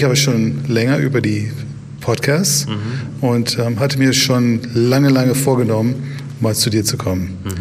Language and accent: German; Bielefeld, North Rhine-Westphalia, Germany; Ich komme aus Bielefeld